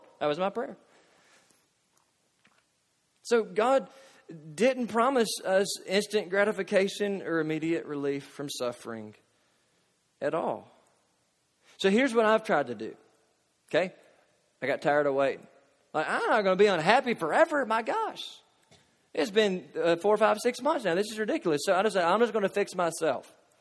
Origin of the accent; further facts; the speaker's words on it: Kentucky, United States; "No, I'm not. I'm actually from Kentucky."